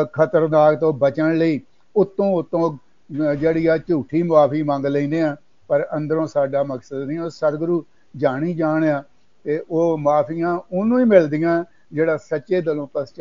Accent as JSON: {"language": "Punjabi", "region": "Punjab", "country": "India", "tie": "born or raised there", "said": "ਮਹਿਤਾ ਚੌਂਕ ਤੋਂ 4 ਕਿਲੋਮੀਟਰ ਤੇ ਹੈ ਨਾ ਅੰਮ੍ਰਿਤਸਰ ਨੂੰ ਮੇਰਾ"}